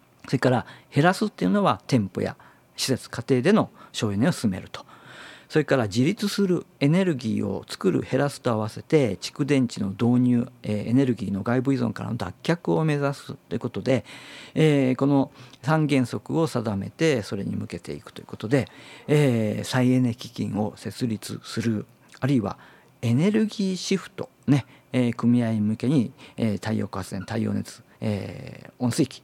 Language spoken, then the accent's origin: Japanese; Kyoto, Japan; 地元京都ではですね、